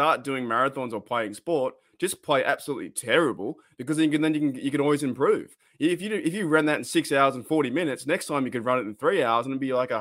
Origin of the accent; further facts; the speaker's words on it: Australia; Because as an Australian fan, whatever's on the TV, I try to enjoy because it's just something I've grown up